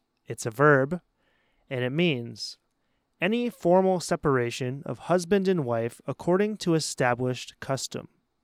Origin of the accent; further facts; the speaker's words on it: United States; accent: American; I'm American, so I pronounce it with a soft T, like bitterly, bitterly.